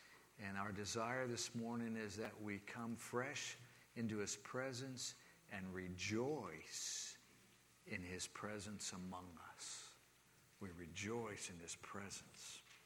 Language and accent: English; Florida, United States; oh man, what are these northern folks going to do to me if they find out I'm from Florida, right?